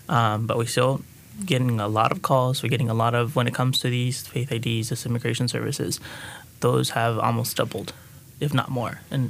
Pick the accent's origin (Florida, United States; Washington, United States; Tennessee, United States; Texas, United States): Texas, United States; now in North Carolina, United States; I work for El Centro Hispano as a community engager and advocacy manager. I grew up in South Texas, and I coming into North Carolina for educational purposes